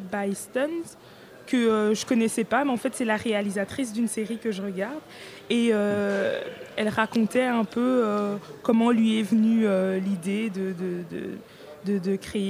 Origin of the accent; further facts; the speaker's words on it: Mechelen, Flanders, Belgium; Je suis de Malines.